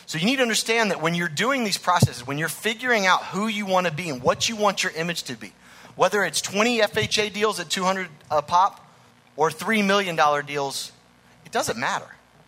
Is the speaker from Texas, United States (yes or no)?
no; Nashville, Tennessee, United States; I grew up in Nashville, and I am literally this goofy looking all the time.